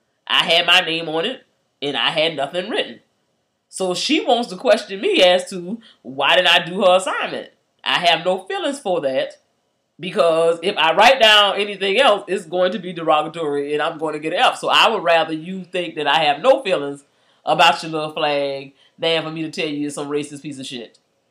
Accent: Savannah, Georgia, United States; Shit, I'm from Savannah.

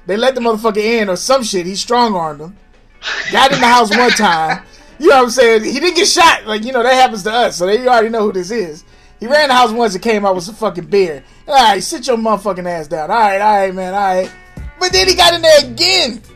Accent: St. Louis, Missouri, United States; I'm from St. Louis, man. You know it's Budweiser, Bud Light.

